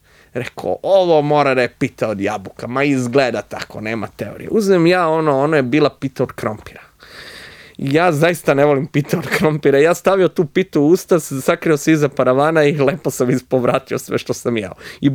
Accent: Niš, Southern and Eastern Serbia, Serbia; ja sam inače iz Niša, što se možda da čuti, jel?

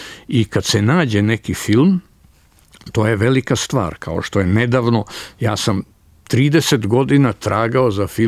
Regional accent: Belgrade, Serbia; pa sam kao stariji Beograđanin, neću da kažem star Beograđanin

